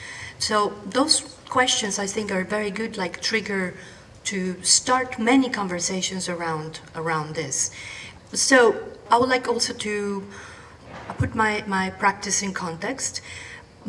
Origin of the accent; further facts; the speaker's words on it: Mexico; I'm from Mexico, and my country, the same as Colombia, started more than 50 or 70 years ago.